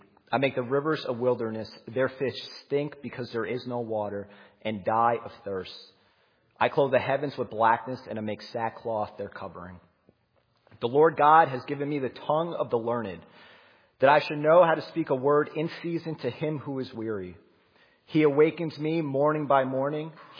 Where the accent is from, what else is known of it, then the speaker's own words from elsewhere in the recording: New Jersey, United States; So we're from New Jersey. And never been up to Long Island.